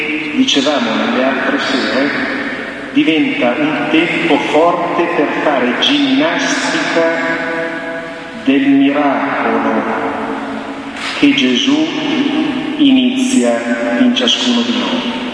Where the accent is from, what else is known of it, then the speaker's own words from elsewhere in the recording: Lombardy, Italy; now in Turin, Italy; vengo dalla provincia di Varese, sono stato qui un pochino a Monza e adesso sono a Torino in parrocchia. Sono un frate minore